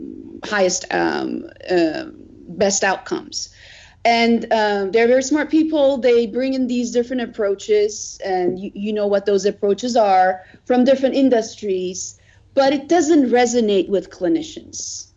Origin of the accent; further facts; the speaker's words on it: Istanbul, Turkey; moved away as an adult; now in United States; I came to this country when I was 22 years old. I grew up in Istanbul, Turkey